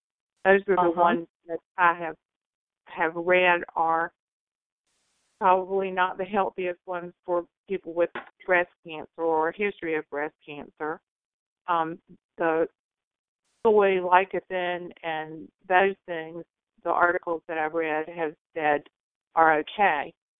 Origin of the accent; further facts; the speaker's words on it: North Carolina, United States; from North Carolina.